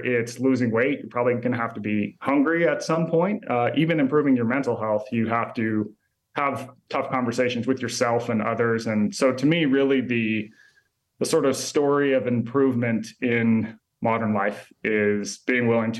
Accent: Utah, United States; moved away as an adult; Well, I mean, I grew up in Utah and left when I was 18. So I went to college on the East Coast and then ended up working in magazines

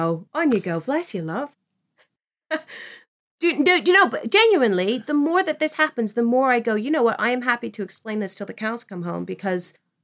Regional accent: Philippines; especially Filipinos. I'm Filipino.

